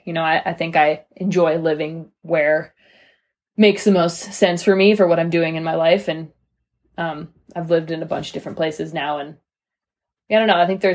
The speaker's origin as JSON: {"language": "English", "country": "Canada", "tie": "born or raised there", "lives_now": "Salt Lake City, United States", "said": "I'm 26 years old. I currently live in Salt Lake City, Utah, but I grew up in Canada"}